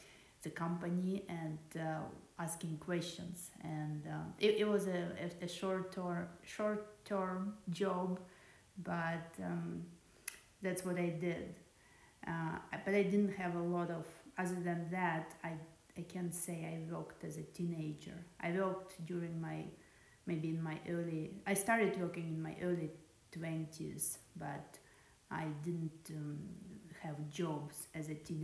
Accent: Ukraine; I grew up in Ukraine, and I also, my grandparents lived in Russia, in the area where there were mountains

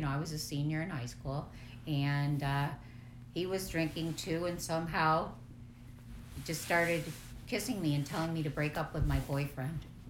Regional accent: Irondequoit, New York, United States; I always lived in Rochester. I grew up in Irondequoit. I went to St. James School, K-8, and then I went to Mercy, and a little time in Nazareth College

